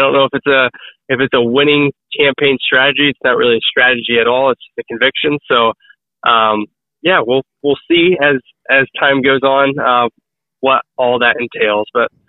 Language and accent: English; Indiana, United States; I was born and raised in Northeast Indiana, in Wells County specifically.